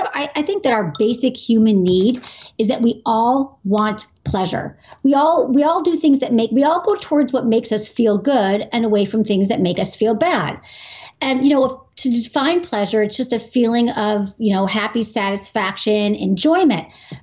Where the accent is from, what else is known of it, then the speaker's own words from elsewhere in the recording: Michigan, United States; even though I grew up in Michigan, you know, Midwest, United States